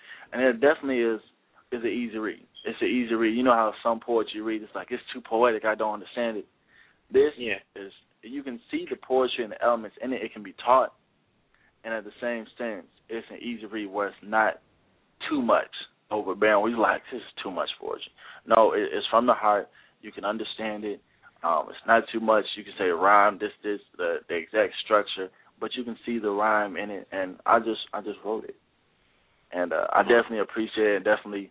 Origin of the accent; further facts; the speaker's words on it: Chicago, Illinois, United States; Oh, for those that don't know, I'm from Chicago, Illinois, so Windy City.